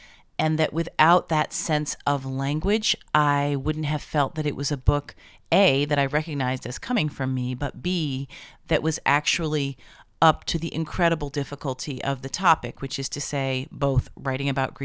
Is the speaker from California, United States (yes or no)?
no; Washington, District of Columbia, United States; I remember growing up in cities, growing up in Washington, D.C., when there were record stores